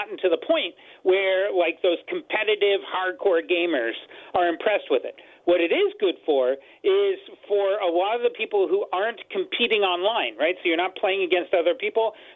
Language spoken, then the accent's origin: English; California, United States; moved away; I mean, I come from Silicon Valley, which famously has terrible internet, shockingly.